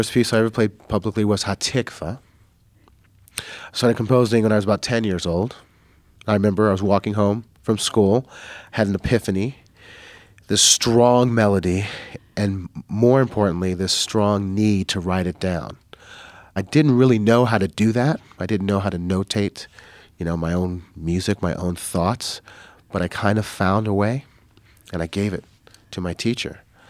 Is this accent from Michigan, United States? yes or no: no; Margate, Florida, United States; I grew up in a small town called Margate, Florida. Not Fort Lauderdale, not Pompano Beach, not Miami. It was Margate.